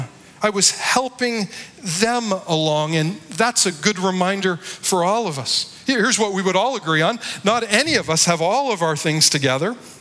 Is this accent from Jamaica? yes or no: no; Barrie, Ontario, Canada; I grew up in Barrie, Ontario. Then I went to Chicago to go to Moody Bible Institute.